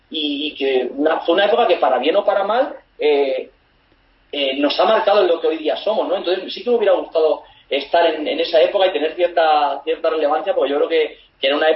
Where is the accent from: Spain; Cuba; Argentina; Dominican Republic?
Spain; Cáceres, Extremadura; moved away as an adult; pues dejar mi tierra, dejar Cáceres